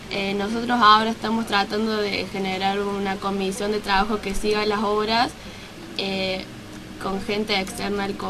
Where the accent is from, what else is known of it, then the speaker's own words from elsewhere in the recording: San Martín, Buenos Aires Province, Argentina; Yo soy de San Martín, en realidad Los Paraísos